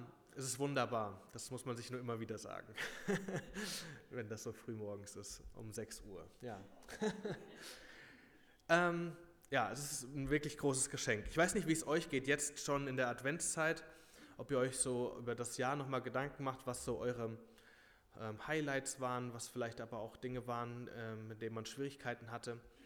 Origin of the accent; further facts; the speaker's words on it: Hüttenberg, Hesse, Germany; komme ursprünglich aus Hüttenberg-Hochelheim